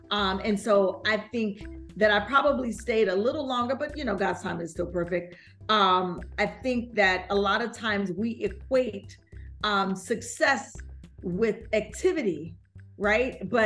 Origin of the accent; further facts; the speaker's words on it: Chicago, Illinois, United States; now in Brooklyn, United States; I'm from, you know, I live in Brooklyn. I'm from Chicago.